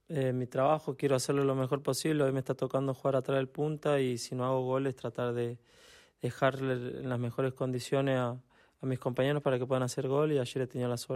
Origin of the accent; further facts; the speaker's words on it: Santiago del Estero, Argentina; now in Madrid, Spain; siendo de Santiago del Estero, encuentre mi lugar aquí en Valleca